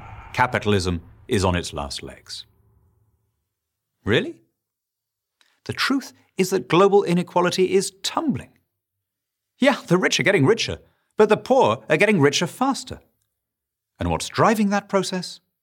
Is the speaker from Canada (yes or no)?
no; Lima, Peru; I grew up in Lima, Peru, which in those days was surrounded by shantytowns known as Las Barriadas.